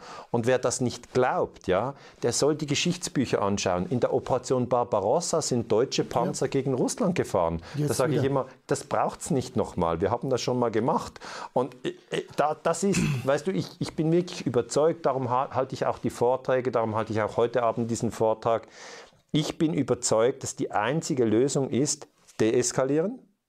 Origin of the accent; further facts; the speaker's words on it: Switzerland; mich als Schweizer wichtige Frage.